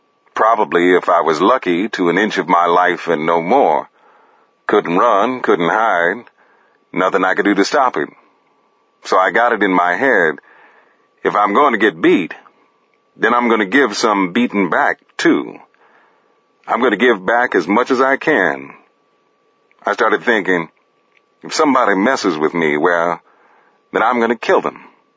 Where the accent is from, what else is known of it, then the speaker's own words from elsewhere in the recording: Chicago, Illinois, United States; I'm from Chicago, did you know that?